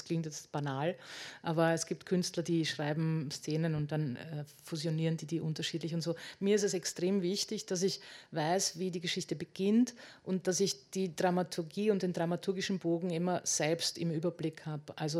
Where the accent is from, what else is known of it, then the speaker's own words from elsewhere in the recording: Czechia; Der sollte aus Tschechien stammen, aus einer Klippe in der Nähe meiner Heimat.